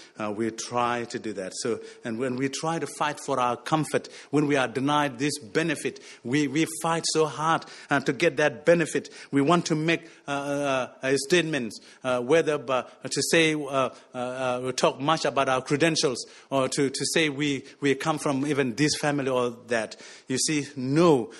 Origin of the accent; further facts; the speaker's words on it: Egypt; moved away as an adult; now in Australia; So when I was at the Monash University, Gippsland, I was coming out from Egypt, and I didn't know much about life in Australia.